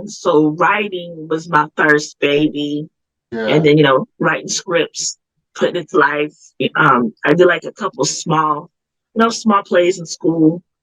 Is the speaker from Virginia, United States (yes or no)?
yes; Virginia, United States; born there; also born or lived in Cuba / Texas; now in Charleston, United States; My dad was in the military, so I was born in Virginia. I lived in Cuba. I lived here. I lived in Texas.